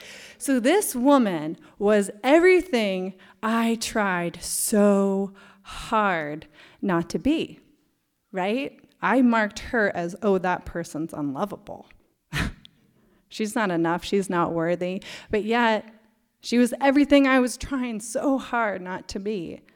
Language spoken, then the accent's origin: English; Washington, United States; which I'm from Washington. The hill is a giant mountain.